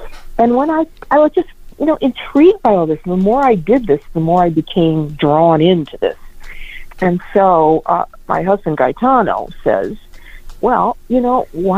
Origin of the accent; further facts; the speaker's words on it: Depew, New York, United States; also born or lived in Buffalo; Yes, well, I was born in Buffalo at Millard Fillmore Hospital, and I grew up in Depew, New York.